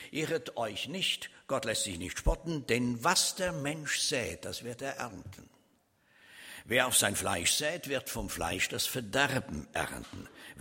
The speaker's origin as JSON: {"language": "German", "country": "Switzerland", "said": "Also ich bin ja Schweizer und wir hatten eine Klassenzusammenkunft."}